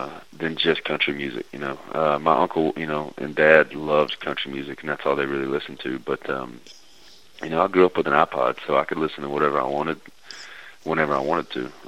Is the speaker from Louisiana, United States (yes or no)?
yes; Louisiana, United States; the only thing that tied all those songs together was my home state of Louisiana.